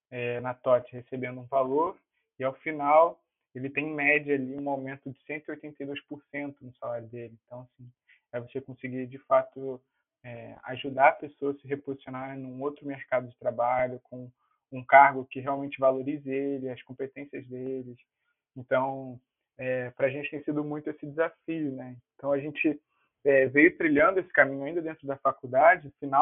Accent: Rio de Janeiro, Brazil; A gente é do Rio, então a gente começou nossas operações no Rio

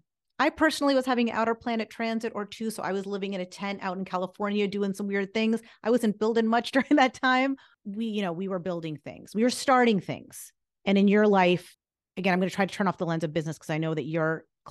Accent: India; Saturn in Vedic astrology, which I feel comfortable speaking to being Indian, is a little bit more of a karmic.

